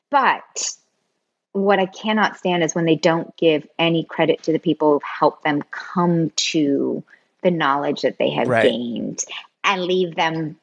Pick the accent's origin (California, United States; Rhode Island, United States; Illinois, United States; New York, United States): California, United States; I grew up in the Bay Area. I grew up with … playing like garage birthday parties, right?